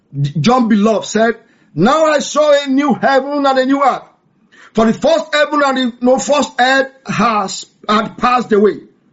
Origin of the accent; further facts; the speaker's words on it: Nigeria; especially in Nigeria, because I'm a Nigerian